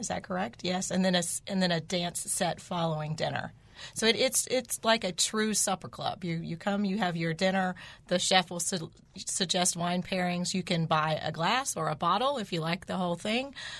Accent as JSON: {"language": "English", "town": "Cocoa Beach", "region": "Florida", "country": "United States", "lives_now": "Winston-Salem, United States", "said": "I am from Cocoa Beach, Florida, originally. I have been in Winston-Salem for 21 years."}